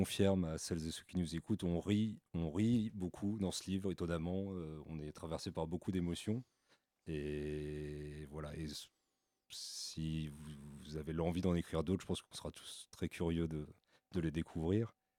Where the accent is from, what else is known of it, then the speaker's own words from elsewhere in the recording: Paris, Île-de-France, France; J'ai un nom bulgaro-canadien, fait de deux blocs dignes de la guerre froide … J'ai grandi à Paris